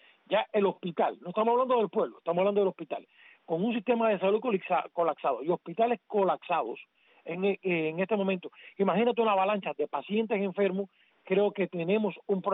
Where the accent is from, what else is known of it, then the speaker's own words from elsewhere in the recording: Cuba; moved away; hace veintitantos años que yo salí de Cuba